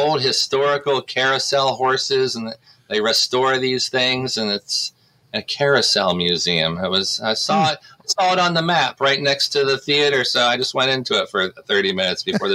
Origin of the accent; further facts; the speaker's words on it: South Carolina, United States; I'm from South Carolina.